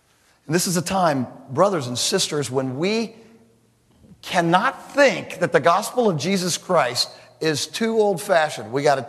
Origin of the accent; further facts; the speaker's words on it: California, United States; I grew up in California.